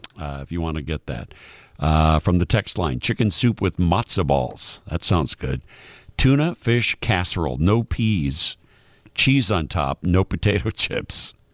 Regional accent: Chicago, Illinois, United States; But the way that I grew up in Chicago, ground beef with the beans and kind of, you know, traditional, slightly sweet.

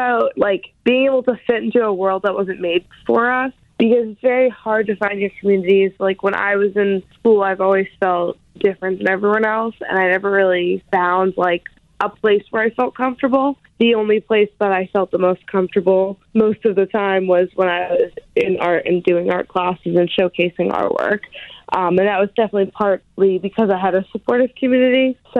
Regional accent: Lowell, Massachusetts, United States; And I got approached by someone who had connections in City Hall in my hometown, which is Lowell.

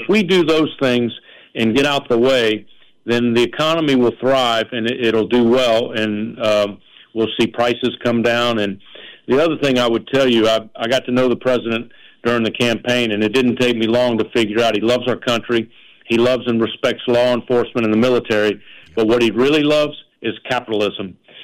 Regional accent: Louisiana, United States; You know, an example I use a lot, I'm originally from Louisiana

